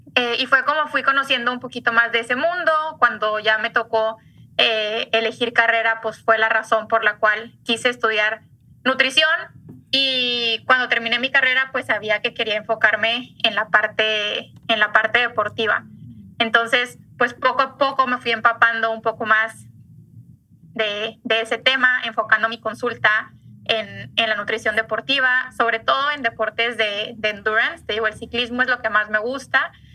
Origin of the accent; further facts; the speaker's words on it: Monterrey, Nuevo León, Mexico; yo soy de Monterrey, estudié en el TEC